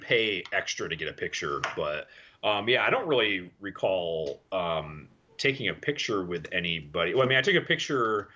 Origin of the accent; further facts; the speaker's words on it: Virginia, United States; And I said, oh, you know, we're from Virginia and, we're in the Navy.